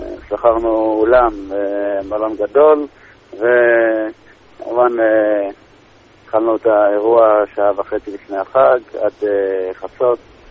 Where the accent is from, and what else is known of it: Givatayim, Tel Aviv District, Israel